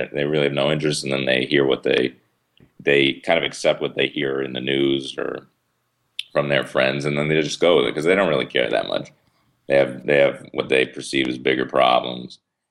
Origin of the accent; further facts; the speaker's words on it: Boston, Massachusetts, United States; And I took an economics class at UMass Boston, which I'm from the Boston area.